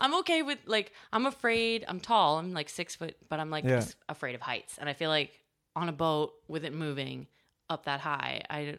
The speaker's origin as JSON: {"language": "English", "town": "Boynton Beach", "region": "Florida", "country": "United States", "said": "I'm only from Boynton Beach."}